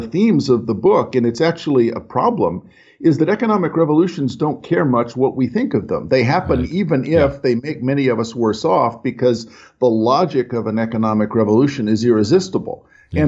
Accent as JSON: {"language": "English", "region": "the South", "country": "United States", "said": "As a Southerner here and as an admirer of hee-haw, I'm having trouble."}